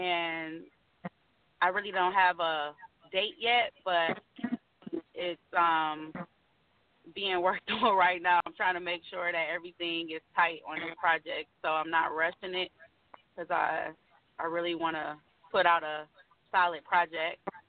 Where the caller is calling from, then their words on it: Detroit, Michigan, United States; I'm calling from Detroit, Michigan.